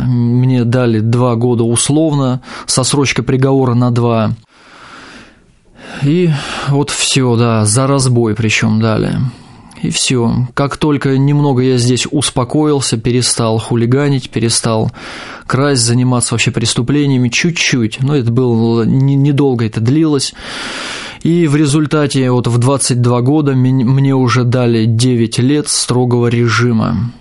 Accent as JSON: {"language": "Russian", "region": "Tambov Oblast", "country": "Russia", "tie": "born or raised there", "said": "как уже сказали, я родом из Тамбовской области. Вот родился в поселке городского типа, там серьезная преступность была на высоком уровне."}